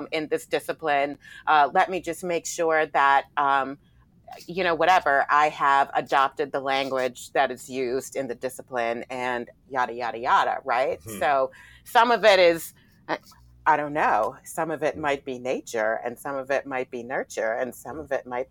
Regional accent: Brooklyn, New York, United States; also born or lived in Canada; although I was born in Canada, right, I've lived here my entire life, basically, right? And I grew up in a low-income, racially segregated part of Brooklyn

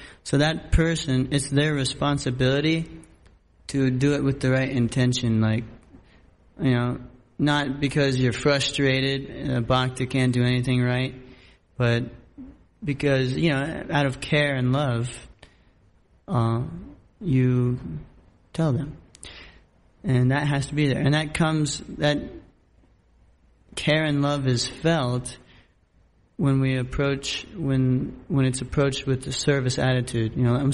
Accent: West Virginia, United States; I never really wanted to live in the city, or, you know, I'm from West Virginia.

